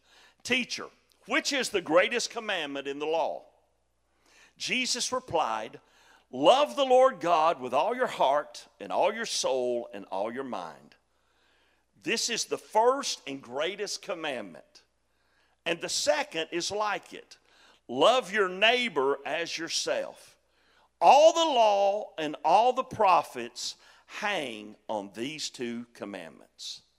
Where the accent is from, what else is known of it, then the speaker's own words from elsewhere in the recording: Chickamauga, Georgia, United States; I grew up in Chickamauga, Georgia. I lived on Hog Jowl Road, brother. I mean, that's country right there.